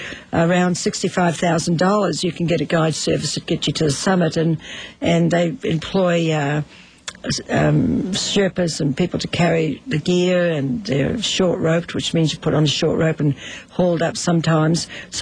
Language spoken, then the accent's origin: English; New Zealand; Well, I come from New Zealand